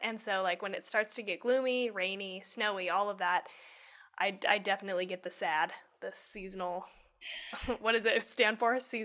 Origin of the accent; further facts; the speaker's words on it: Colorado, United States; I mean, growing up in Colorado, it snows quite a bit, but it also melts the next day.